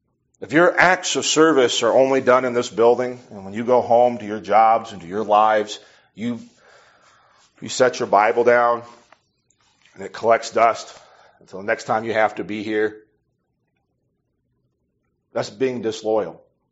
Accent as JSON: {"language": "English", "region": "Illinois", "country": "United States", "tie": "born or raised there", "lives_now": "Iowa, United States", "said": "I grew up in Illinois and dealt with Chicago politics and the way in which Chicago did things."}